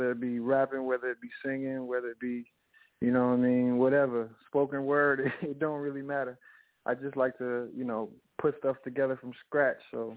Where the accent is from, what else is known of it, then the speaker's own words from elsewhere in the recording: Chicago, Illinois, United States; now in Atlanta, United States; Well, I'm originally from Chicago. I reside in Atlanta right now. I just moved here probably about, I want to say maybe like 3-4 months ago.